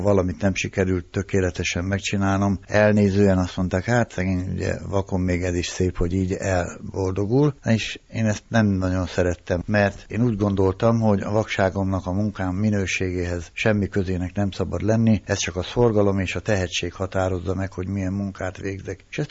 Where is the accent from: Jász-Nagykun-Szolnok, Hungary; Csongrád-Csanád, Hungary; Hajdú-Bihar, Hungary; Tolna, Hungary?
Hajdú-Bihar, Hungary; Hajdúdorog; Hát én 1949-ben születtem Hajdúdorogon.